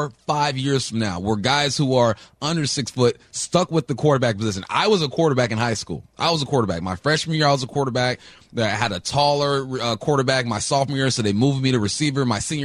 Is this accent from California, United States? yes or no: yes; Los Angeles, California, United States; You know, I'm from the West Coast. I'm from L.A. There's a lot of fakeness that goes on in L.A.